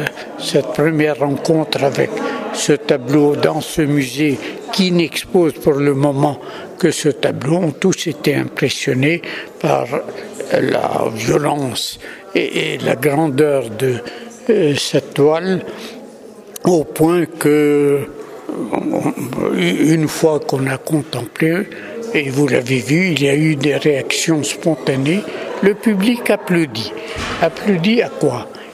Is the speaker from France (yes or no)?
no; Lebanon; N'oubliez pas que je suis oriental, je suis libanais, j'appartiens à une région où les questions religieuses, le christianisme, l'islam ont dialogué pendant très longtemps.